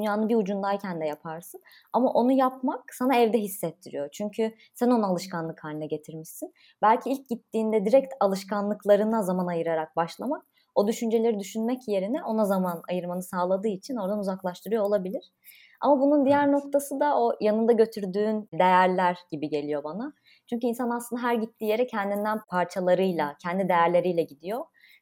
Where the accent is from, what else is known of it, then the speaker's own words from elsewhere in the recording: Konya, Turkey; moved away as an adult; ben de Konyalıyım ama İstanbul'da üniversiteyi kazandım.